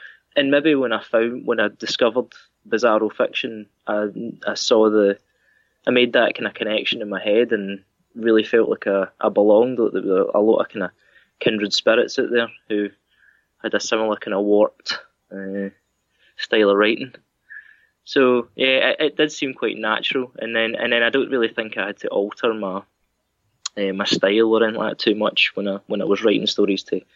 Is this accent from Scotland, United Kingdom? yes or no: yes; Scotland, United Kingdom; accent: Ayrshire; And it's Dunmellington, sorry. That's my Ayrshire accent.